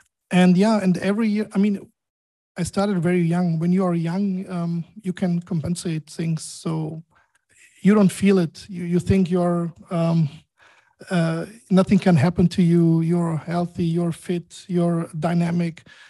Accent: Germany; moved away as an adult; now in Dubai, United Arab Emirates; I was born and raised in Germany. So now I'm living since 10 years in Dubai. So I moved 10 years ago from Germany, from a small city to a big and very fast growing, I think the fastest growing city in the world.

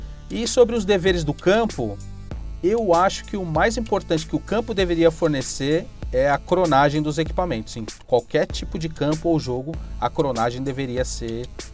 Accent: São Paulo, Brazil; Eu sou de São Paulo

